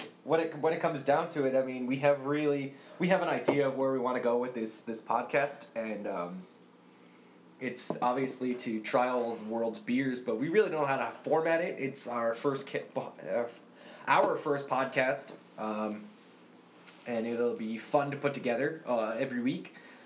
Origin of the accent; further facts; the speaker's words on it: New Jersey, United States; We're from New Jersey, and New Jersey has a ton of brewing companies.